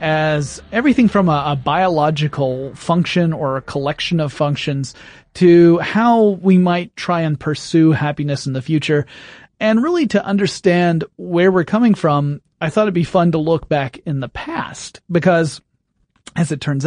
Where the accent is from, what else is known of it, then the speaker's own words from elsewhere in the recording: England, United Kingdom; I however, of course, being English, think it's just lucky to be happy.